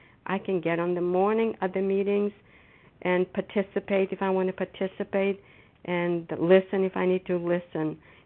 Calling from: Foxborough, Massachusetts, United States; I'm calling from Foxborough, Massachusetts.

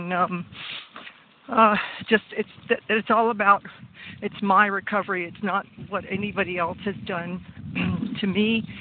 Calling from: Waco, Texas, United States; I'm calling from Waco, Texas.

